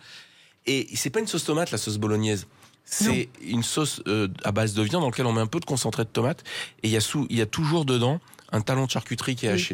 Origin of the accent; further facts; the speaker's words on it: Valence, Auvergne-Rhône-Alpes, France; born there; Je suis né à Valence. C'est à une cinquantaine de kilomètres du puits, peut-être 70